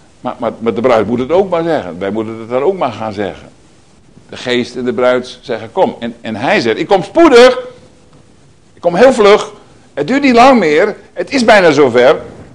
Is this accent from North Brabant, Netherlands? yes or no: no; Groningen, Netherlands; Dat is natuurlijk een van de grotere steden daar in Groningen. Waar ik opgegroeid ben.